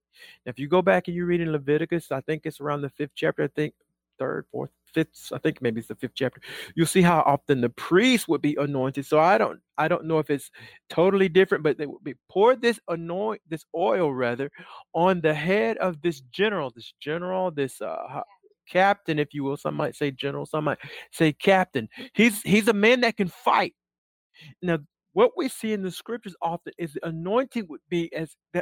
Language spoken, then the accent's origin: English; United States; But see, I'm from the West, living in this United States or divided states of America, if I'm honest.